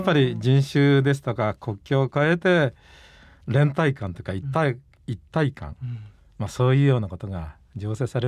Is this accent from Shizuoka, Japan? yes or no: yes; Yaizu, Shizuoka, Japan; のね、はい、田舎の方で育ちましたけどもね